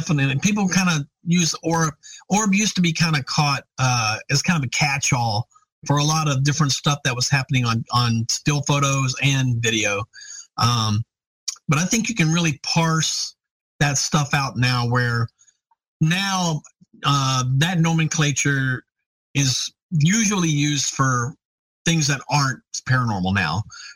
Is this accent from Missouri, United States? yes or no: yes; St. Louis, Missouri, United States; I grew up in St. Louis, so that's near and dear to my heart.